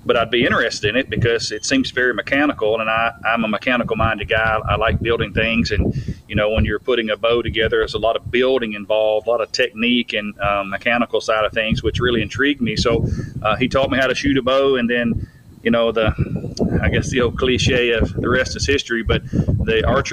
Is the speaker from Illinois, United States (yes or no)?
no; Tennessee, United States; I owned the largest hunting and fishing magazine in my home state of Tennessee